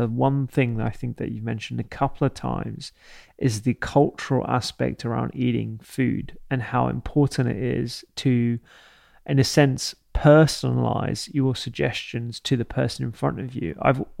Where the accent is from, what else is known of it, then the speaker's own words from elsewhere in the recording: Punjab, India; And my traditional diet, you know, I'm Punjabi Indian.